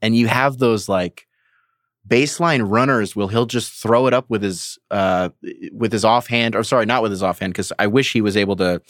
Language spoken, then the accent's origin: English; Michigan, United States; I'm from Michigan. So he played in my backyard.